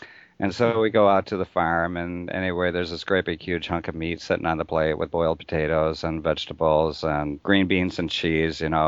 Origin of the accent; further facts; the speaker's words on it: Cazenovia, United States; But anyway, it's 4 miles away from my hometown called Cazenovia, population 600.